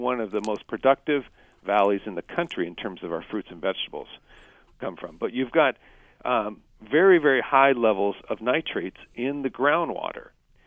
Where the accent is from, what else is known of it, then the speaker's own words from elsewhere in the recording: California, United States; California, my home state, where I originally was from